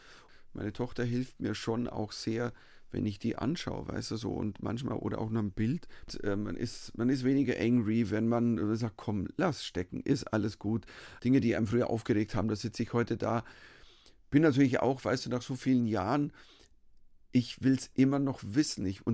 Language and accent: German; Bavaria, Germany; Weißt du, Heimat, ich bin verwurzelt mit Bayern, das ist meine Bayern, das ist meine Heimat. Ich bin nie weggezogen, all die Jahre